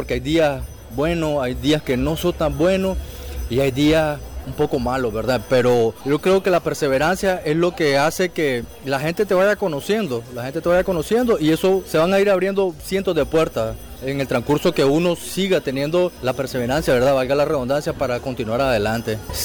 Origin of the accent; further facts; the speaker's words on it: Managua, Nicaragua; Somos un emprendimiento familiar, somos de Managua